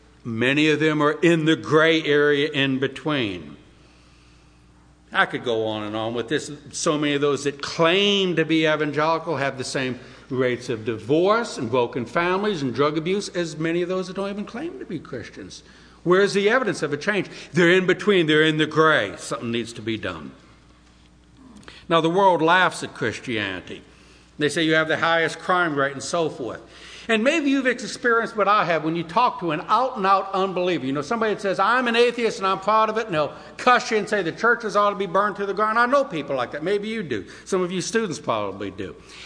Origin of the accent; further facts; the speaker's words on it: New Orleans, Louisiana, United States; also born or lived in Dallas, Texas; I lived in the Deep South for a long time. I grew up in New Orleans. I lived in Texas over a dozen years.